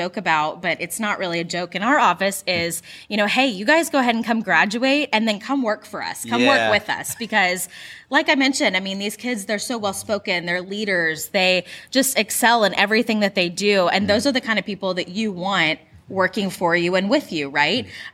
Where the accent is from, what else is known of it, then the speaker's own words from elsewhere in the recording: Fort Worth, Texas, United States; I actually was born and raised in Fort Worth, just a few miles down the road.